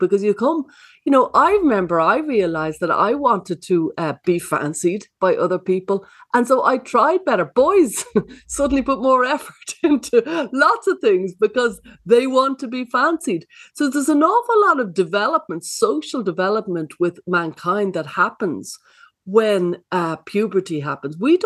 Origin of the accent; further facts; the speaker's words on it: Ireland; As an Irish person, I'm a bit bitter about that, but our day will come.